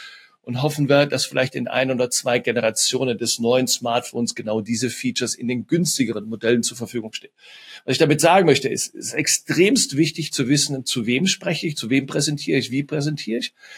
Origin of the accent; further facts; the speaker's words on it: Cologne, North Rhine-Westphalia, Germany; ich komme aus Köln